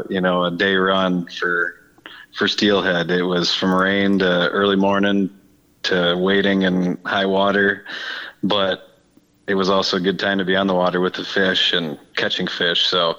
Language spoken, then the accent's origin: English; Plainview, Minnesota, United States; now in Minnetonka, United States; Yeah, I grew up originally in Plainview, near Rochester, close to the Mississippi River there, probably only 15 miles from the Mississippi River and not too far from Rochester.